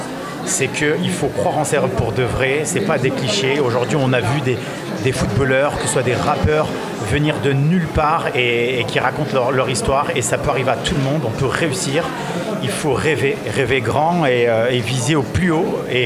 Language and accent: French; Amiens, Hauts-de-France, France; je suis originaire d'Amiens, j'ai grandi, ma maman à Étouvie, mon papa à Aménor